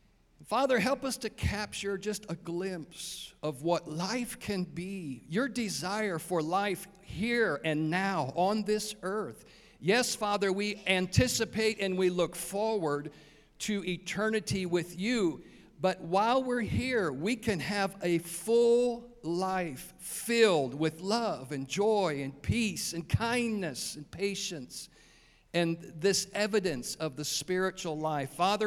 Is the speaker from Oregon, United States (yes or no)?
no; Ohio, United States; Oh, yeah, I grew up in Ohio, and I marched not in a band that big